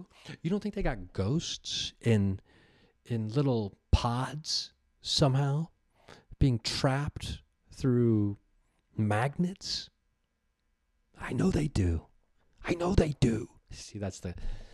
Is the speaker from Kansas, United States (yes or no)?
no; Dayton, Ohio, United States; at Wright Patt Air Force Base in Dayton, Ohio, my hometown